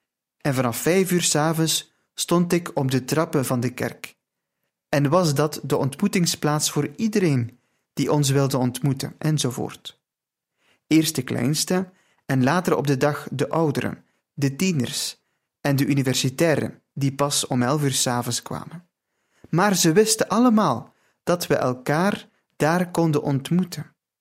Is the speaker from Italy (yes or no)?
yes; Italy; Dutch is a second language; Ja, bij ons in Italië staat de priester heel dicht bij de mensen.